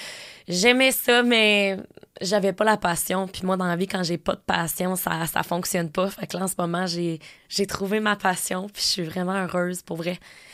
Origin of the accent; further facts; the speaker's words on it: Quebec, Canada; j'ai 26 ans, et je viens de la Beauce, moi, à la base